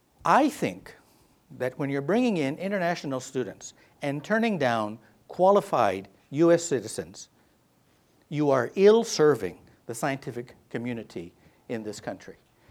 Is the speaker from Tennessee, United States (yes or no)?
no; Tucson, Arizona, United States; So I grew up in Tucson at a time when the Anglo community was trying to make us believe that we were second-class citizens.